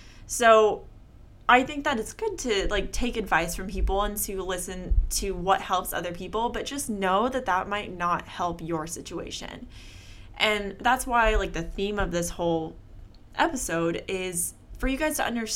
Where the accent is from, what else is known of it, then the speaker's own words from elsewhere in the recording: Seattle, Washington, United States; moved away as an adult; I grew up in Seattle, for those of you that didn't know that, and so it rains pretty much year-round there.